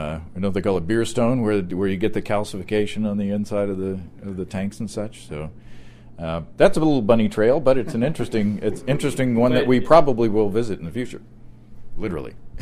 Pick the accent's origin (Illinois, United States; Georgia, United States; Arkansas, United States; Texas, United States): Arkansas, United States; Hot Springs; talk about myself for a while, that in my hometown in Hot Springs, Arkansas, there is a brewery down there that is housed now on the national park ground.